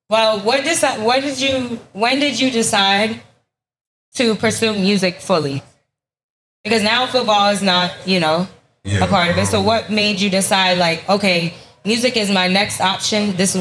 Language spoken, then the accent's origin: English; Tampa, Florida, United States; I'm from Tampa, baby.